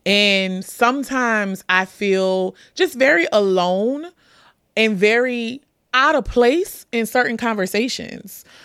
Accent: New Orleans, Louisiana, United States; I'm from New Orleans. So the high school friend group, you know, we would meet around the holidays

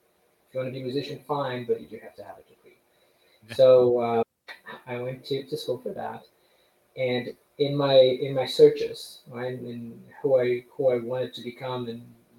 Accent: Brazil; also born or lived in Montreal, Canada; And I was brought up in Brazil, but I was also brought up in Canada. So part of my childhood was actually in Montreal, which means that I speak French.

